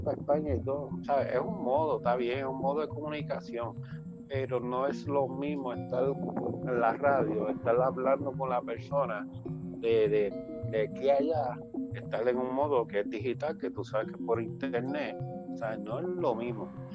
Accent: Puerto Rico; como somos los boricuas

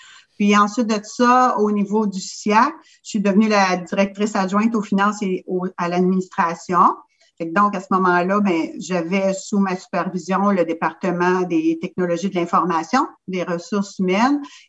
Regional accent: Saint-Hyacinthe, Quebec, Canada; Moi, je viens de la région de Saint-Hyacinthe.

